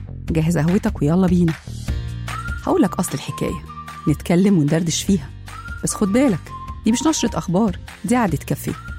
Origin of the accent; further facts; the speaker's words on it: Egypt; هل عندنا في مصر خطة ما بعد التقاعد؟